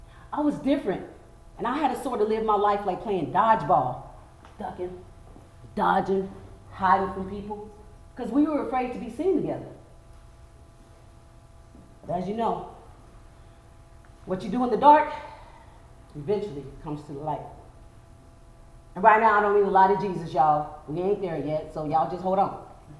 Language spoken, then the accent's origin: English; Wichita, Kansas, United States; Now, for the majority of my childhood, I was raised in Wichita, Kansas. I'm the last of six military brats, three brothers and two sisters.